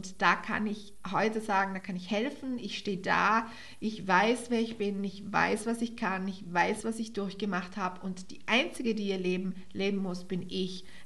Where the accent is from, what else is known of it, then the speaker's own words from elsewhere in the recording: Tyrol, Austria; now in Vorarlberg, Austria; Wie ich komme ja ursprünglich aus Tirol und bin nach Vorarlberg gezogen. Irgendwie allein schon vom Dialekt meint man ist in einer ganz anderen Welt